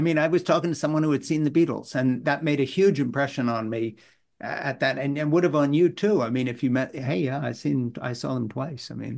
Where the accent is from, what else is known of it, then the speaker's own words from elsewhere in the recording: Switzerland; also born or lived in Britain; I was growing up in Switzerland and I'd been in boarding school in Britain.